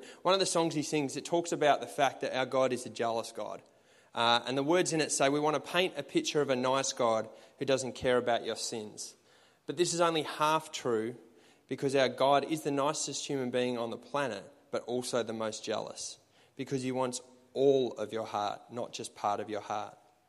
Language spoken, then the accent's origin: English; Horsham, Victoria, Australia; I grew up in Horsham, which was a little country town.